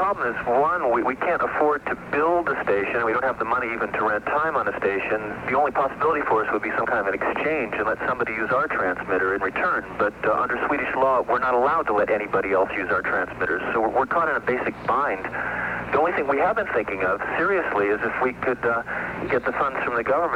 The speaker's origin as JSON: {"language": "English", "region": "California", "country": "United States", "lives_now": "Sweden", "said": "Since I come from California, and I come home every couple of years"}